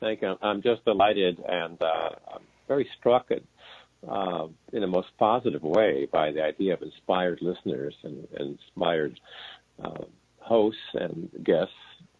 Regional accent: Cincinnati, Ohio, United States; also born or lived in Israel; is because our family is from Israel. I was born there, and my parents and my grandfathers. But I grew up in Cincinnati, Ohio.

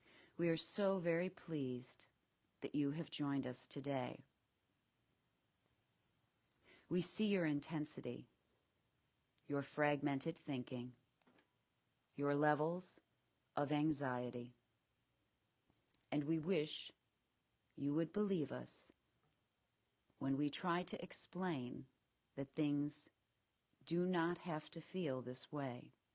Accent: New York, United States; now in Los Angeles, United States; Like I mentioned, I am from New York State, and I often travel back there.

